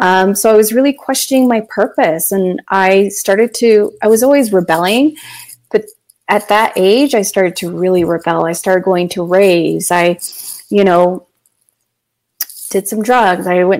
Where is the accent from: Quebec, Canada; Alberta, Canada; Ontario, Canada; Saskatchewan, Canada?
Ontario, Canada; London; I was born and raised in London, Ontario. At that time, it was a predominantly white community that I grew up in. And coming from an East Indian background